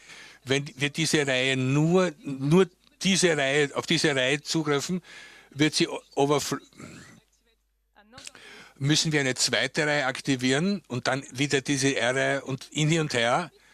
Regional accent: Germany; now in Austria; Ich bin aus Deutschland, lebe aber in Österreich seit mehreren Jahren, habe mein PhD-Studium und in Graz studiert

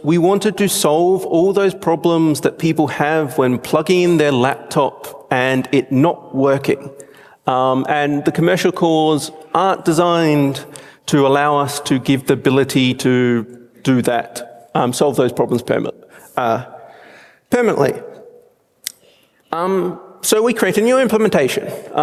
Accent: Australia; As I said, I'm Australian.

